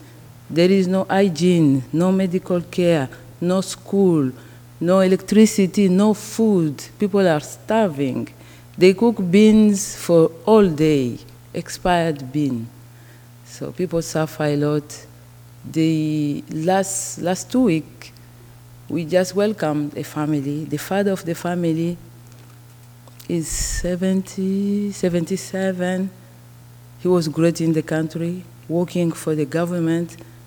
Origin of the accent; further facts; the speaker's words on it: DR Congo; English is a second language; I am from the Congo and the co-founder of Women's Refugee Care. I'm sorry, I speak more than 5 languages